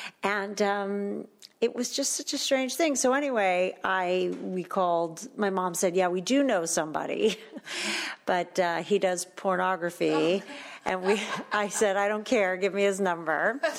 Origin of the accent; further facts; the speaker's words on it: Granada Hills, California, United States; through the Jewish Community Center in the North Valley, where I grew up in Granada Hills